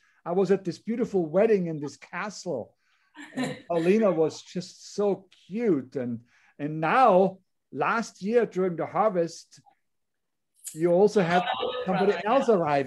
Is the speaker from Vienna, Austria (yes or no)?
no; Leogang, Salzburg, Austria; My home village is right on the other side of this hill. So this is Saalbach Hinterklemm, and I'm from Leogang.